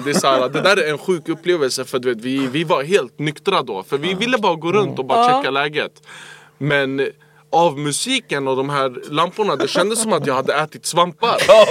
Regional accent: Tensta, Stockholm County, Sweden; för jag är från Tensta.

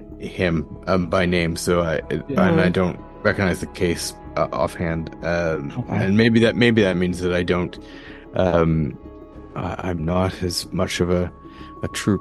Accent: Canada; now in United Kingdom; I'm Canadian, but I'm working in the UK

